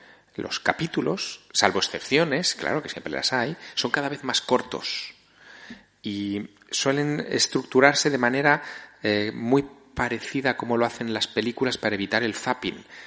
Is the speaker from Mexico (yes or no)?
no; Teruel, Aragon, Spain; yo soy de Teruel, como ha dicho antes César, o sea, cabezón